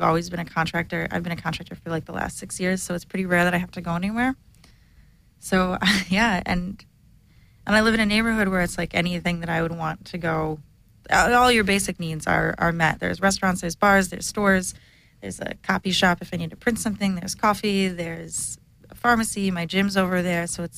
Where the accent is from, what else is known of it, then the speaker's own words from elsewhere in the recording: Grand Rapids, Michigan, United States; Yeah, I mean we're from Michigan, so.